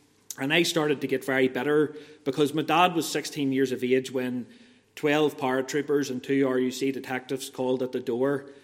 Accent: Banbridge, Northern Ireland, United Kingdom; So that's where I said at the start, I'm from Bonbridge. I grew up in Bonbridge.

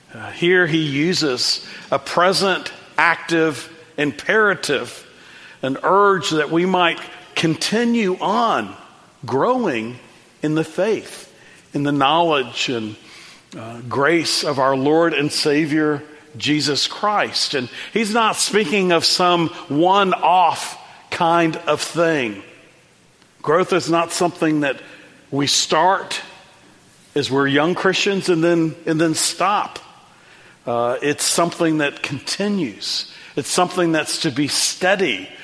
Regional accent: Dallas, Texas, United States; I grew up in Dallas, Texas. Our street in Dallas when I was a little boy was named Hillville.

